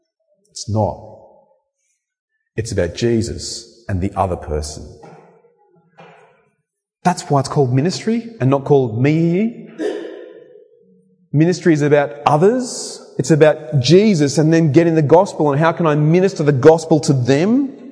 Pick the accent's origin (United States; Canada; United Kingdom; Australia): Australia; New South Wales; moved away